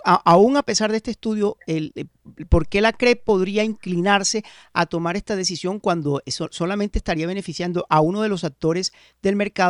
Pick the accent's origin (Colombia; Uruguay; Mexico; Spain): Colombia; Andean region; insisto, yo soy un andino